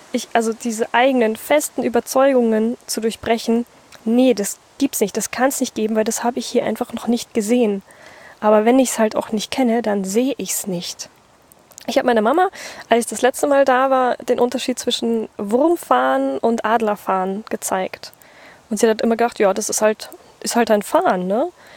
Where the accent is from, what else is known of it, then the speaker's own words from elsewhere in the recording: Bavaria, Germany; da bei München, wo ich herkomme